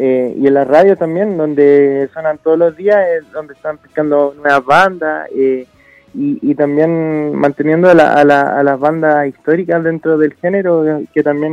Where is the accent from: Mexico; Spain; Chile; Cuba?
Chile; tampoco queríamos olvidar de lo que somos los chilenos en realidad